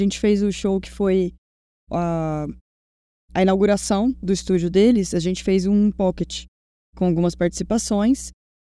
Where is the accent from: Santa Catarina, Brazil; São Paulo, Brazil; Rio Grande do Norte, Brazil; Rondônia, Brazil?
Rondônia, Brazil; sou de Rondônia